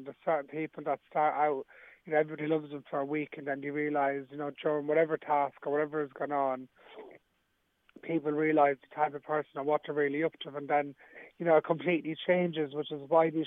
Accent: Ballymun, Leinster, Ireland; Like, I grew up in Ballymun and then, you know, went over

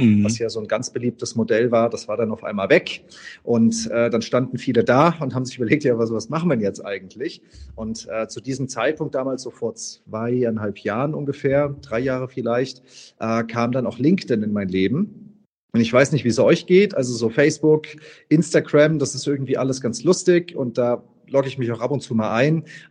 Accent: Hesse, Germany; born there; now in Hamburg, Germany; Unternehmer aus Hamburg, bin aber auch gebürtiger Hesse.

